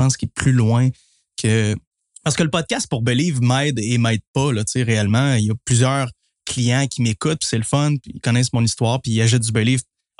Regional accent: Quebec, Canada; J'ai toujours rêvé d'être un grand sportif, mais je viens du fin fond de la Gaspésie. On n'avait pas de sport-études.

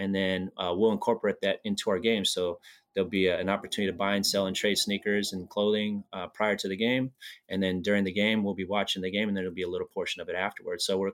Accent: Stockton, California, United States; my upbringing, from the Stockton area, was raised on the west side of town. My parents were born and raised in Stockton as well.

